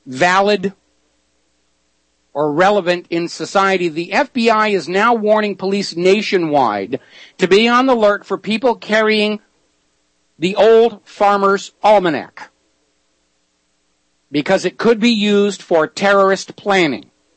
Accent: New England, United States; Now, I'm a farm kid. I grew up in New England farming country

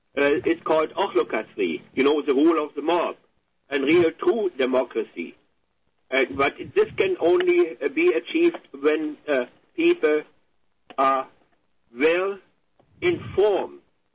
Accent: West Germany, Germany; No, I grew up in Western Germany

